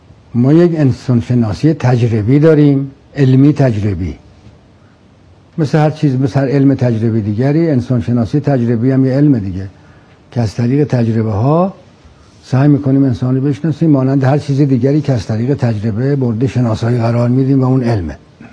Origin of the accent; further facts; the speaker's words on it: Isfahan, Iran; حالا رودخانه من که خب اهل اصفهانم، رودخانه زاینده رود که سابق که آب داشت